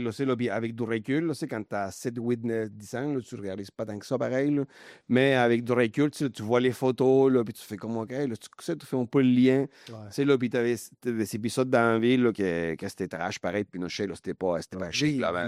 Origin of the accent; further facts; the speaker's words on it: Santiago, Santiago Metropolitan Region, Chile; Au Chili, là, ben, moi, je suis né à Santiago. Là. C'était quand même une ville, là, de... à cette époque-là, peut-être 6 millions de personnes.